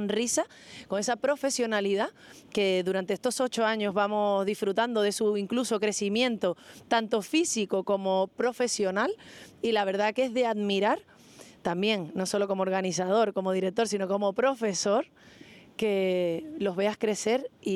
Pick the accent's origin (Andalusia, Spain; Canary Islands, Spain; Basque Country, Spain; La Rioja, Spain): Canary Islands, Spain; Puerto de la Cruz; de Tenerife, sino concretamente de Puerto de la Cruz.